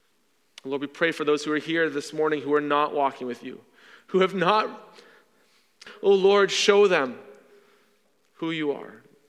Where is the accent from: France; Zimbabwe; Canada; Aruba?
Canada; for most of us, born and raised in Canada, God hasn't asked us to suffer much for him.